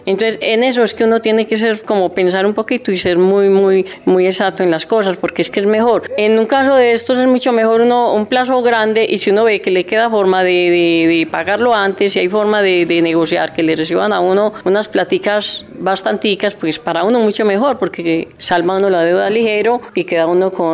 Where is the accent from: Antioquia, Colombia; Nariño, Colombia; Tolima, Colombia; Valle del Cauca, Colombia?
Antioquia, Colombia; Llanadas; now in La Ceja, Colombia; Vengo de la vereda de Llanadas, llevamos 18 años viviendo acá en La Ceja.